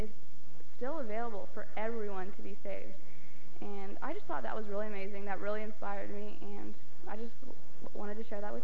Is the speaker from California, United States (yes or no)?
yes; Ventura, California, United States; I'm from Ventura, California. I am 14 years old.